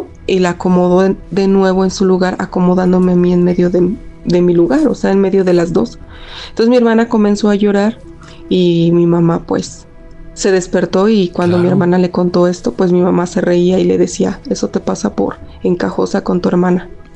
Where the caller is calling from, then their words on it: State of Mexico, Mexico; del Estado de México. Apenas les envié un audio.